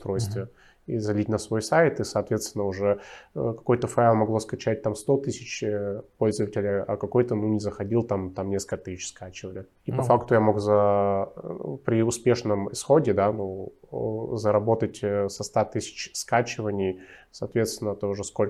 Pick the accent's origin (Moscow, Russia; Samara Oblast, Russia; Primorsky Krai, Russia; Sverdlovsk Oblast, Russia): Sverdlovsk Oblast, Russia; Nizhny Tagil; Вообще, мой родной город Нижний Тагил, где я родился